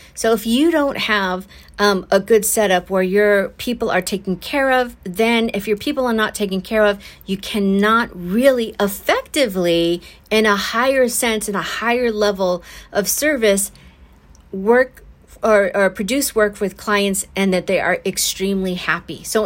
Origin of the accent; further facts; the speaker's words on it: Los Angeles, California, United States; born there; Same thing with as an American. I mean, I was born in Los Angeles.